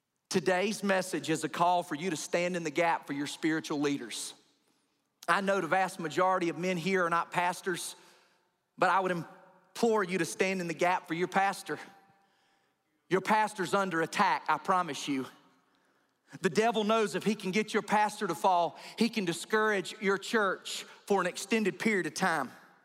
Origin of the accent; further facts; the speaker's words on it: Warner Robins, Georgia, United States; I forgot how it was in my hometown my whole life growing up. When you're close to Robins Air Force Base, which huge military base in Warner Robins, the whole town revolves around this base.